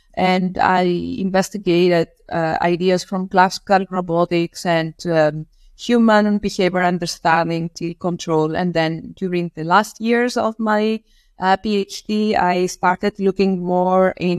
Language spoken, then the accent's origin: English; Rhodes, South Aegean, Greece; I am originally coming from Greece. I grew up in an island in Greece. So I come from Rhodes.